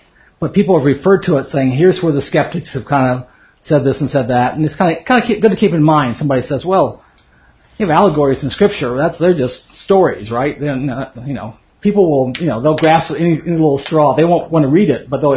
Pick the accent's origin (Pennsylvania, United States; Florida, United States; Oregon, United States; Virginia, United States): Florida, United States; Miami; I grew up in Miami, Florida, which has a large segment.